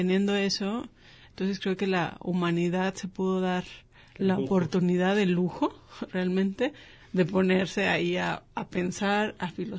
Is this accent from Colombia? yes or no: no; Mexico; Porque soy mexicano.